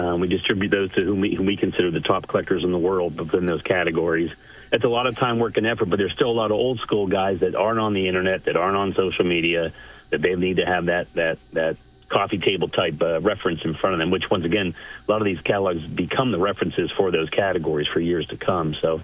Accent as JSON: {"language": "English", "town": "Pittsburgh", "region": "Pennsylvania", "country": "United States", "lives_now": "Lancaster, United States", "said": "I'm from Pittsburgh. The whole family's from Pittsburgh."}